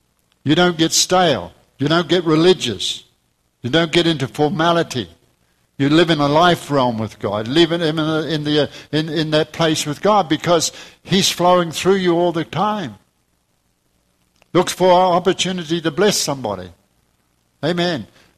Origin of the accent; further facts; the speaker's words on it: New Zealand; now in United States; When I first came to this country for the first many years, because I come from New Zealand, I had a green card and it had alien on it.